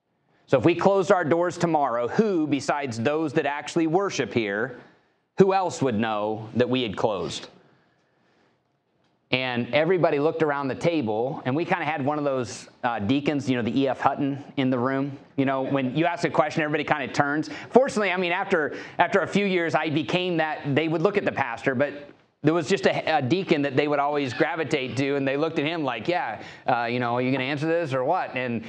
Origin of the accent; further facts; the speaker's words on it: Houston, Texas, United States; I told him Houston, Texas.